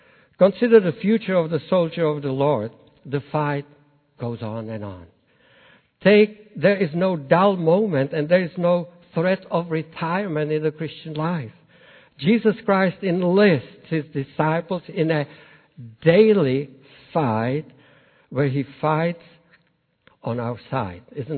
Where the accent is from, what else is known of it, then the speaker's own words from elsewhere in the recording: Czechia; accent: Czech; English is a second language; I asked the students, about 600 of them in a big hall, whether they detected my accent. Well, sure enough, they did. So I said, well, can I tell you something in Czech so that you would see what kind of difference it is to speak Czech or to speak English?